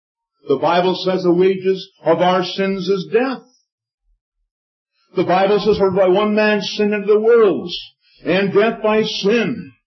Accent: Richmond, British Columbia, Canada; also born or lived in Vancouver; I'm a landlubber from this place here. I was born in Vancouver, raised here in Richmond. I graduated Richmond High back some years ago.

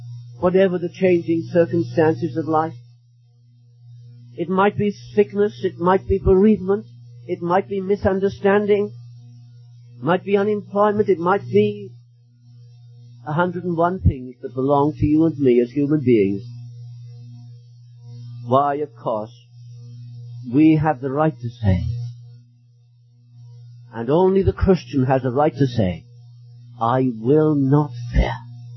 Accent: United Kingdom; now in Cardiff, United Kingdom; I come from Great Britain, as you know. We live in Wales, Cardiff, Wales.

